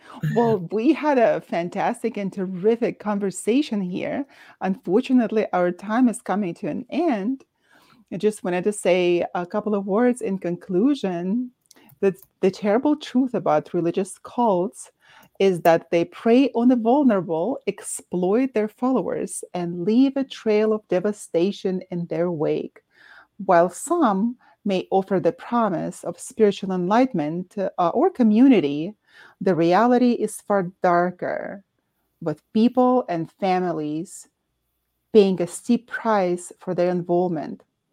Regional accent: Canada; I can't even vote for you because I'm a Canadian

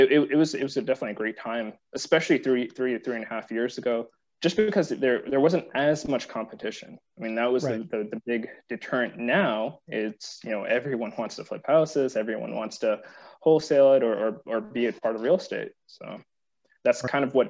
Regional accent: New York, United States; I'm originally from New York.

